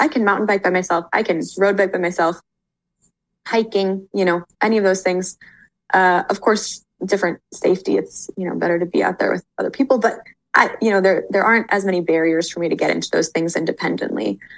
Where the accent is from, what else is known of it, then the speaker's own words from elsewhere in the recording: Boulder, Colorado, United States; Yeah, I grew up in Boulder, Colorado, and I was really lucky to grow up there.